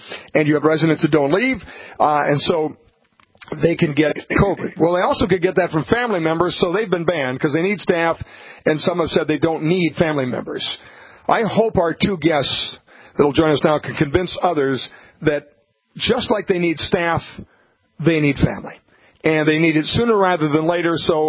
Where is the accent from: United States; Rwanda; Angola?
United States; North Dakota; from North Dakota.